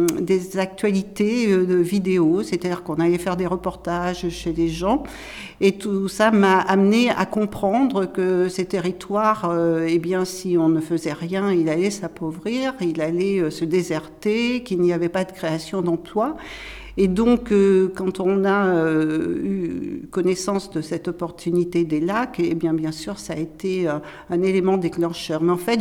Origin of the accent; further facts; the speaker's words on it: Chasseneuil, Nouvelle-Aquitaine, France; je suis originaire de Chasseneuil, qui est une commune à côté. Je n'étais pas très loin.